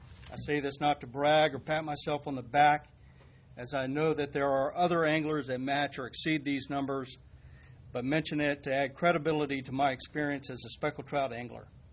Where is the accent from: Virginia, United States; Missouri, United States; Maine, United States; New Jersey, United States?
Virginia, United States; I grew up in and around the Lynn Haven River